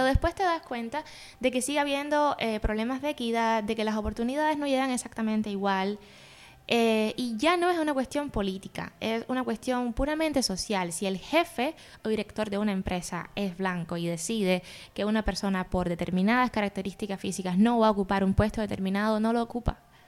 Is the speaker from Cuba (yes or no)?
yes; Cuba; a nivel social, en nuestra construcción como personas, como cultura cubana